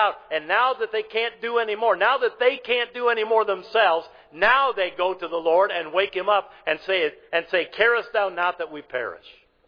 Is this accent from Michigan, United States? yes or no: yes; Michigan, United States; Somebody said they could tell I was from Michigan when I said creek instead of crick. All right, because that's the northern way of saying it. We call them creeks, I guess.